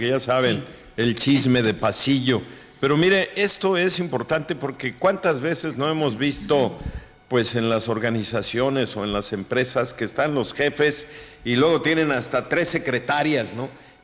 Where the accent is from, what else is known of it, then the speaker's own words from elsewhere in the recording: Mexico; los mexicanos estamos catalogados en que el tiempo como que no nos importa.